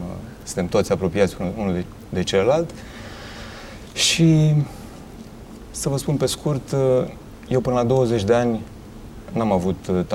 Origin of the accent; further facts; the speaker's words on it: Drobeta-Turnu Severin, Mehedinți County, Romania; vin din... într-o zonă foarte frumoasă, pe malul Dunării, Drobeta Turnul Severin, acolo m-am și născut, am crescut